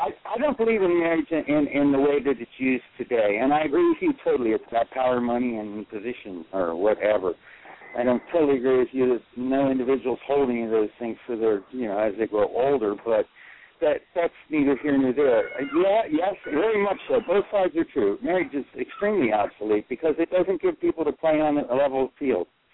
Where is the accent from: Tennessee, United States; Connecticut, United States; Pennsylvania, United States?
Pennsylvania, United States; Hanover; Well, I'm from Hanover, Pennsylvania